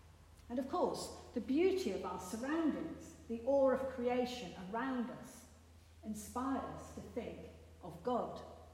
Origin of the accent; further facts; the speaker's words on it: United Kingdom; You know how polite we are as the British?